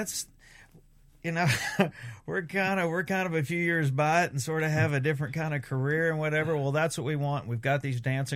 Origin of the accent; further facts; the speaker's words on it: Shreveport, Louisiana, United States; Yeah, I'm from Shreveport